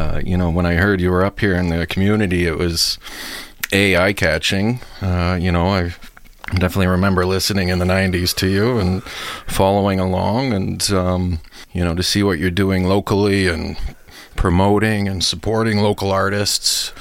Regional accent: Newmarket, Ontario, Canada; also born or lived in Montreal; And I was born in Montreal, and we lived there till maybe 81, and we moved to Newmarket, Ontario.

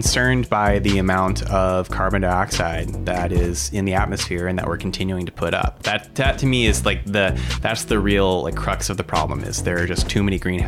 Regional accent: Phoenix, Arizona, United States; now in Seattle, United States; Yeah, I grew up in Phoenix, Arizona. My family's from California, and I live in Seattle now. So I'm a person of the West

